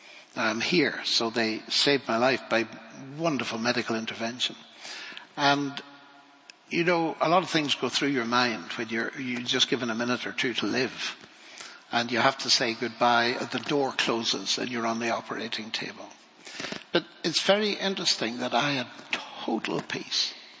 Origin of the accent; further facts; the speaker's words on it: Ireland; growing up in Ireland has certain disadvantages.